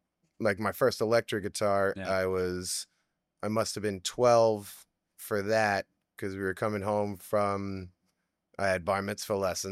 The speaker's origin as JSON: {"language": "English", "town": "North Salem", "region": "New York", "country": "United States", "tie": "born or raised there", "said": "Well, grew up in Westchester in North Salem."}